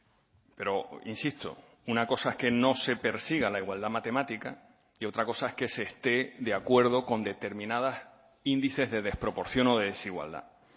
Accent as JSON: {"language": "Spanish", "region": "Canary Islands", "country": "Spain", "said": "yo soy canario, me siento canario de todas las islas, he visitado todas las islas, incluida La Graciosa"}